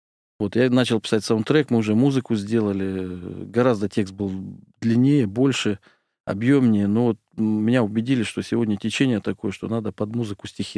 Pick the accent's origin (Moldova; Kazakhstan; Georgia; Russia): Kazakhstan; Zhitikara, Kostanay Region; Вот Северный Казахстан, Кустанайская область, город Джетагара, есть такой город, Асбестовая гора в переводе. И там вот этот дом был